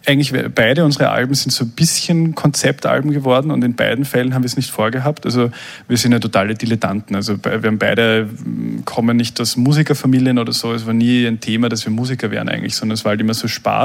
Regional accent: Burgenland, Austria; dort, wo ich aufgewachsen bin, am Neusiedlersee, das ist so an der ungarischen Grenze und so am Rande von einem Nationalpark.

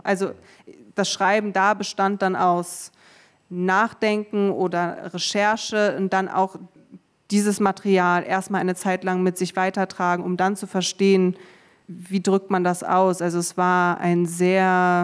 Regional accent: Germany; first language German; meine Muttersprache ist Deutsch, das ist meine Vatersprache. Ich bin in Deutschland groß geworden, sozialisiert worden

